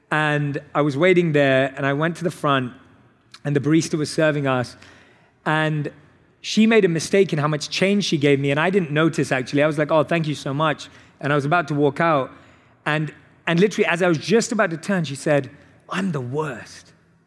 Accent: London, United Kingdom; As a Londoner, I'm used to taking the underground

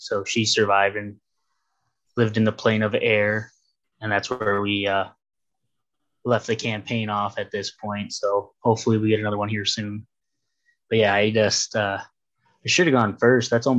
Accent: Ohio, United States; because we have someone from PA. I'm from Ohio, and we all meet up in a general centralized location at one of my friend's house

